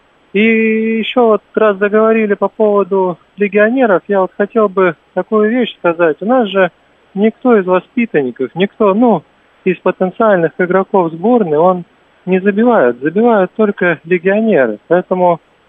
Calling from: Samara, Samara Oblast, Russia; Я из Самары.

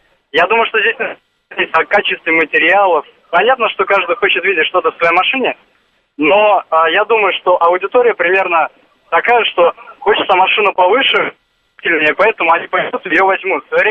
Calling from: Moscow, Russia; я из Москвы

